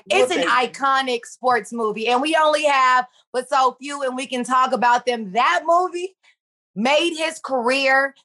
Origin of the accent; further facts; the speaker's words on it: Los Angeles, California, United States; And I'm born and raised in South Central and I still got the town to shop it.